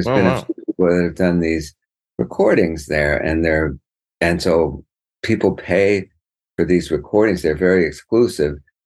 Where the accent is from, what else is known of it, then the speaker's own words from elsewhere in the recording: Redondo Beach, California, United States; also born or lived in Minnesota; I grew up in Redondo Beach, right?